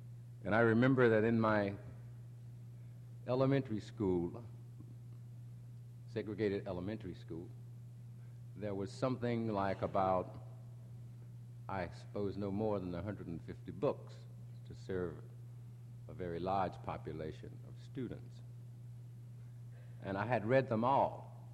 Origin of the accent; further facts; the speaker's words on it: Alabama, United States; born there; I like to tell them that originally I was born in Alabama. I was born in Alabama, and originally at a time in the South when there were no books